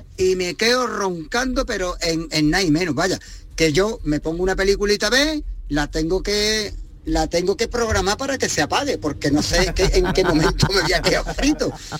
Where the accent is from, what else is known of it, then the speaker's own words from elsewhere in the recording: Malaga, Andalusia, Spain; de Málaga, mira.